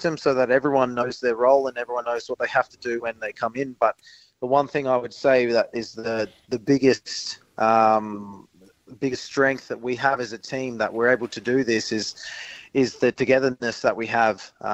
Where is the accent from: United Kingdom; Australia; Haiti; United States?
Australia; Adelaide, South Australia; Obviously, I love being here at Adelaide. It's my hometown club, and I'm playing some excellent football here.